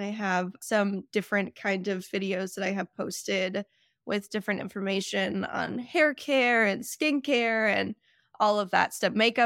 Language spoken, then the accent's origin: English; New Mexico, United States; I grew up in New Mexico, and then I went to college at Arizona State. So I'm a West Coast girl.